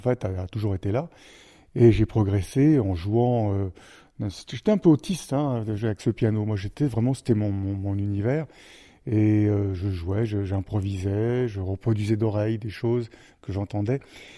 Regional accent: Paris, Île-de-France, France; born there; j'avais 1 an et demi, et je suis né à Paris, moi. Donc, parce que mon père et ma mère se sont enfuis, parce qu'il y avait de telles pressions familiales qui se sont enfuis à Paris, et moi je suis né après, donc peu de temps après.

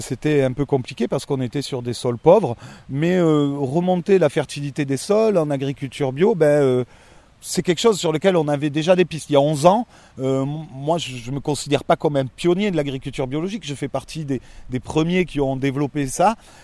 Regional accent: Montpellier, Occitanie, France; born there; je suis né ici à Montpellier

